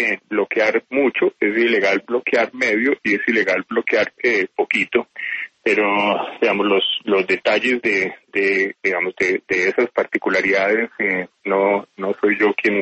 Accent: Colombia; como colombiano

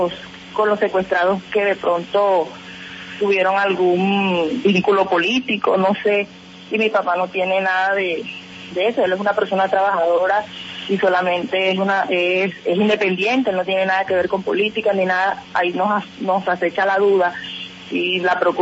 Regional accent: Colombia; porque todos somos colombianos y ellos tienen que velar por todos

